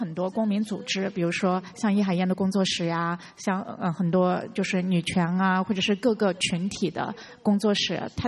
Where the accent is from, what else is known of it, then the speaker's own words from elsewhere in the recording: China; 因为我觉得虽然我是在中国农村长大